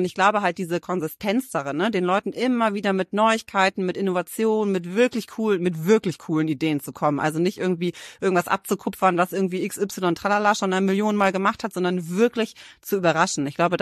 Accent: Rhineland, Germany; wir kommen aus dem Rheinland, wir reden auch gerne, wir lachen auch gerne.

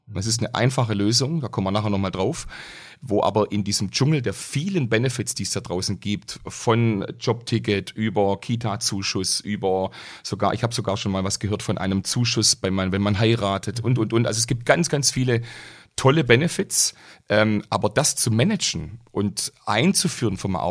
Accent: Baden-Württemberg, Germany; weil Lübeck isst man als Schwabe nicht alle Tage.

